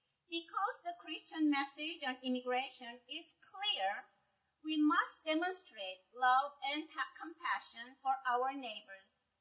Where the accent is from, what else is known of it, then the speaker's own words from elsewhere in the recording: United States; I am American. I am a Korean American.